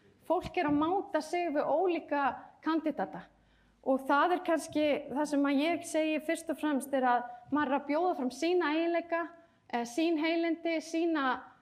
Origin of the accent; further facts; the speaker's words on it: Reykjavik, Capital Region, Iceland; Ég auðvitað ólst upp í Reykjavík en var eins og segir mikið sveit og ég hef stórt landsbyggðarhjarta